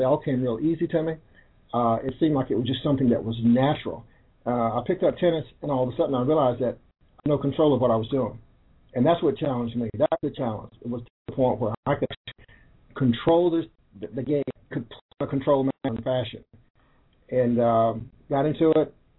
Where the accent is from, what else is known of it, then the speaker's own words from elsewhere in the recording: Mount Airy, United States; the time when I grew up in Mount Airy, and I'll, you know, go over this very briefly, tennis and golf were segregated sports at that time.